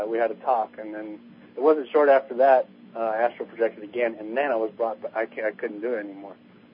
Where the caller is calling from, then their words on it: California, United States; I'm calling from California.